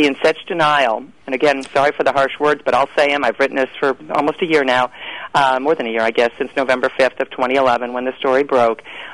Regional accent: Ohio, United States; And, again, I look at this, of course, from a national view, except I'm from Ohio.

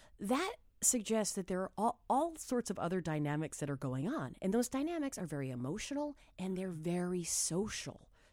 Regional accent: New Hampshire, United States; Like I'm a kid from New Hampshire, so I share a social identity with folks from New Hampshire.

